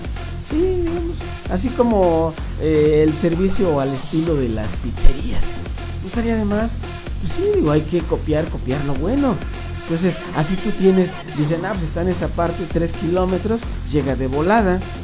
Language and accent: Spanish; Mexico; Acordémonos que estamos en México y ya sabemos que como buenos mexicanos